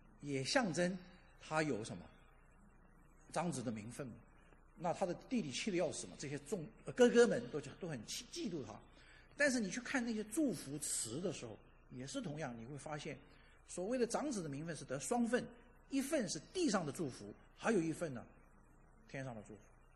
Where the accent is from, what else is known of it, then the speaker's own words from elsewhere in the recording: China; 就是我们中国人所说的今朝有酒今朝醉